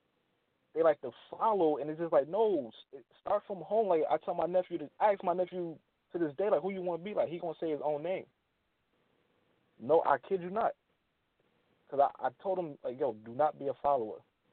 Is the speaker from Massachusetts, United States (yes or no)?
no; California, United States; I had a Raiders jacket. I had a Raiders Scully. Yeah, I was from Cali.